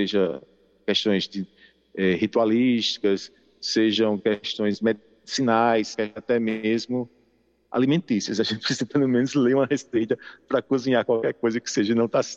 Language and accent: Portuguese; João Pessoa, Paraíba, Brazil; Matei um pouco da saudade da minha terra querida, Paraíba, João Pessoa.